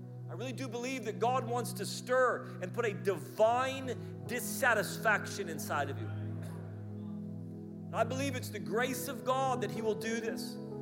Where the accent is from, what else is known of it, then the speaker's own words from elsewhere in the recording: United States; now in Australia; As American, Australia is kangaroos.